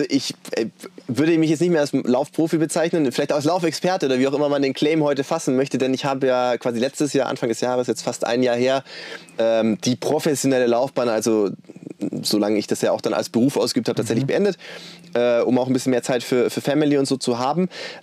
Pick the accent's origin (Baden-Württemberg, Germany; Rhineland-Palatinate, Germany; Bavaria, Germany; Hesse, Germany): Baden-Württemberg, Germany; Ich komme aus der Stuttgarter Gegend, ganz grob.